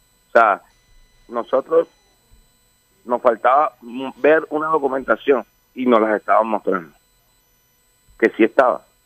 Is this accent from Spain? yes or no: no; Malambo, Atlántico, Colombia; yo soy del municipio de Malambo, yo soy el egresado también de casualidad en el INEM, donde se está llevando a cabo la sede de la Universidad Atlántico en Soledad